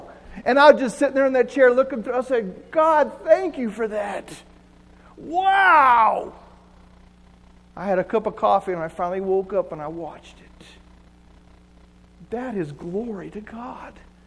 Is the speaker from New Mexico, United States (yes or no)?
yes; New Mexico, United States; See, Melissa and I are not from around here. I'm from New Mexico.